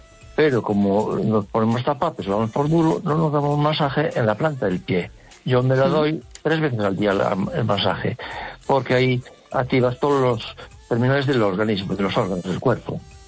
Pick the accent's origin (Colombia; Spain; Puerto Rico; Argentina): Spain; Ferrol, Galicia; de Ferrol.